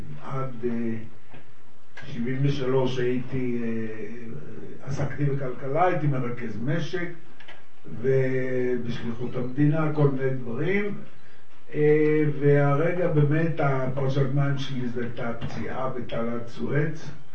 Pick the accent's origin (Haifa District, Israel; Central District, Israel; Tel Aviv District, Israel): Haifa District, Israel; Ein Shemer; ואני גדלתי בקיבוץ סוציאליסטי שמאלני, עין שמר. ואני עדיין חבר בקיבוץ הזה.